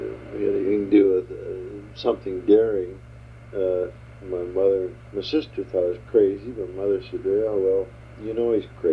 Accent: Ontario, Oregon, United States; Okay, well, I was raised in Eastern Oregon, Ontario, Oregon.

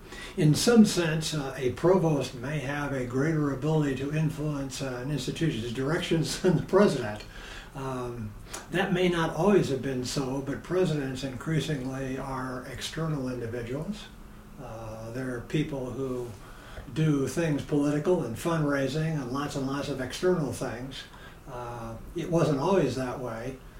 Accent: Illinois, United States; I'm the son of a Lutheran minister, one of four boys. I grew up in Illinois, went to Illinois State University as an undergraduate, studied economics and Spanish

